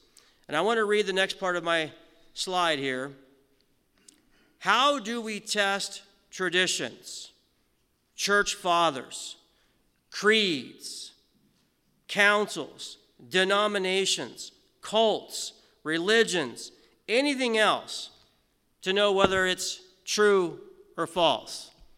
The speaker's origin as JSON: {"language": "English", "region": "California", "country": "United States", "tie": "born or raised there", "also_born_or_lived": "Las Vegas", "moved": "as an adult", "lives_now": "Canada", "said": "I grew up in the States, from Southern California, lived in Las Vegas, met my wonderful wife back over there, and I've lived in Canada since 2001, just giving a little update on that."}